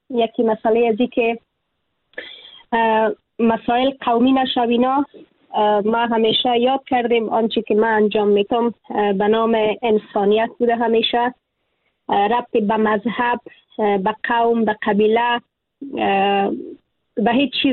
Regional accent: Afghanistan; moved away; اگر امروز از افغانستانم بیرون شدم در تبعید بسر می برم،

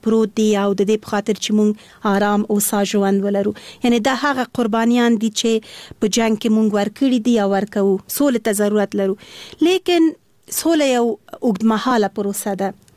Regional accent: Kabul, Afghanistan; born there; زه د اصلا پلار مې د خوست ده، مور مې د پکتیا ده، او زه په خپله کابل کې زیږیدلی یم خو په هر صورت د خوست تیل کیږم.

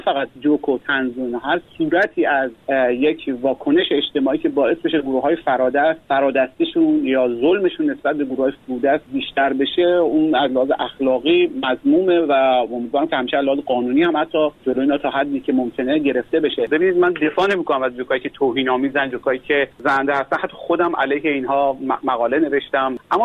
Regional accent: Khorasan, Iran; born there; من خودم یه زمان در رابطه با روستاهای خراسان به همون محل زادگاهمون تحقیق میکردم

